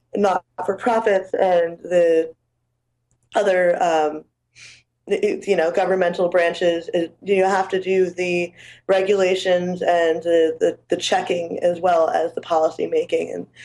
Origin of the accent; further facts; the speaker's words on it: California, United States; I grew up in California also.